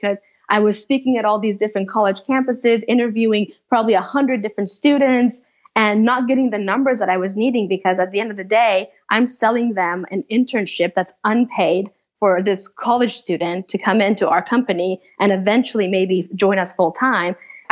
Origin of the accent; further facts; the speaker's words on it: Iran; moved away; also born or lived in Turkey; We moved from Iran. We lived in Turkey for a little bit to transition.